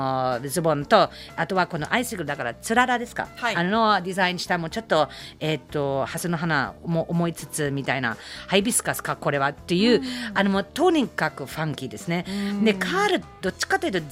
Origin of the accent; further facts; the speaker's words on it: Germany; Japanese is a second language; ドイツ生まれ育ちなのであの1月になると凍りますよね、だからスケートは普通にやりますね